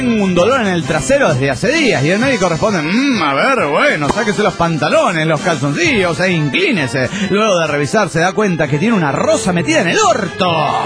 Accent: Cali, Valle del Cauca, Colombia; de Cali, Colombia.

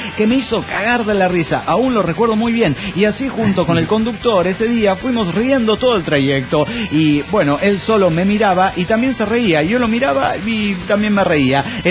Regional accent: Güemes, Argentina; de Güemes, Argentina.

